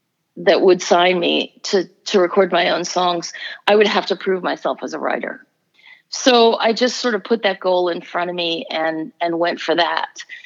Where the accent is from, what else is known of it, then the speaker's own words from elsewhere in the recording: New York, United States; I mean, I grew up in New York